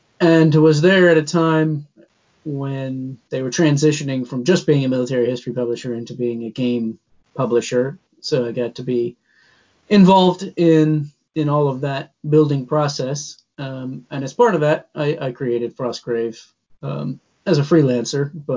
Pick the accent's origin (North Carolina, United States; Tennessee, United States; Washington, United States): North Carolina, United States; now in United Kingdom; So I am American, North Carolinian, who's now living in Britain, right on the English coast.